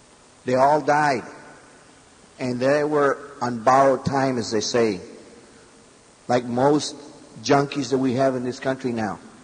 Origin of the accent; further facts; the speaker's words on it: Texas, United States; I'm from South Texas. I was a police officer and a detective for 6 years before I went to the federal government. So my first assignment, being a Chicano from South Texas, where do you think they sent me?